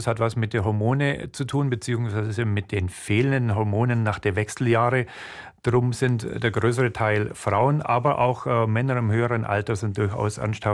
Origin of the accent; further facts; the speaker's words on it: Germany; now in Switzerland; Ich komme aus Deutschland, man hört schon.